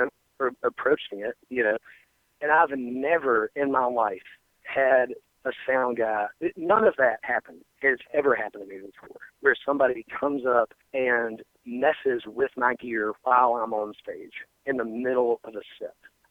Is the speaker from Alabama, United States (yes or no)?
yes; Birmingham, Alabama, United States; we're four guys from Birmingham whose mothers taught us to say yes, ma'am, and no, sir